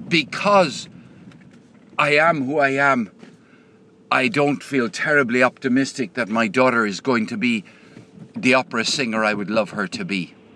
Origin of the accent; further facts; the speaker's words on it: Limerick, Munster, Ireland; I was brought up in Limerick in Ireland in the 1950s